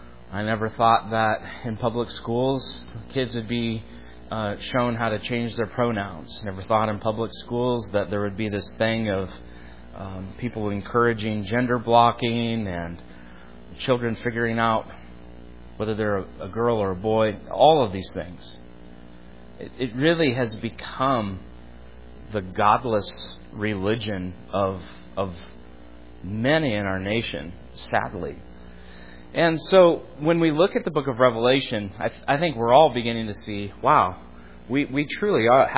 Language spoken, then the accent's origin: English; United States; and I think this way a lot as an American, as a middle-aged man